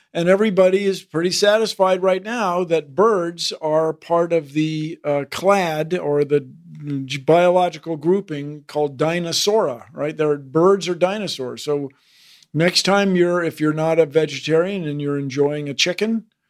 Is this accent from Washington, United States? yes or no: yes; Washington, United States; which was the mortgage on the house I grew up in Washington.